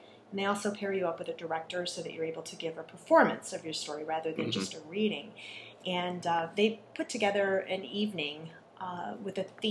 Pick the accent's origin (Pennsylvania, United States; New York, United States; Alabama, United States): Pennsylvania, United States; Philadelphia; also born or lived in Rockford, Illinois / California; But I actually, before that, I went to high school in Rockford. And before that, I grew up in Philadelphia.